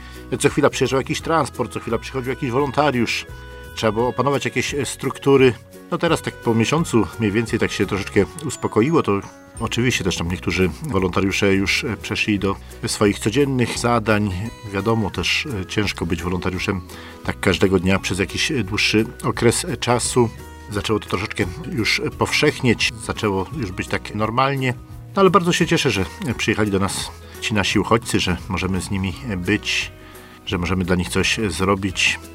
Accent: Eastern Ukraine, Ukraine; Polish is a second language; now in Poland; Jestem akurat Ukrainką ze stron, które rozmawiają na co dzień w języku rosyjskim, tam ze wschodniej Ukrainy.

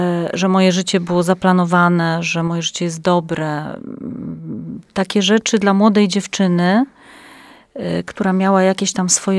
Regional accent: Warta, Łódź Voivodeship, Poland; my pochodzimy z takiego pięknego miasteczka i z naszej ukochanej parafii Świętego Mikołaja w Warcie

